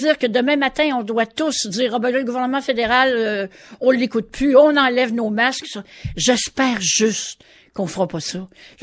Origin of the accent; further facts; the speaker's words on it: Canada; on vit au nord de la frontière, on est des Canadiens, on a des réalités différentes.